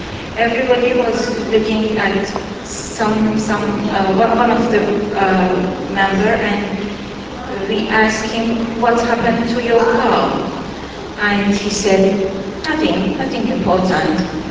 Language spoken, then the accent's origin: English; Ahvaz, Khuzestan, Iran; I'm coming from Amboz, and Amboz is a city in southwest of Iran.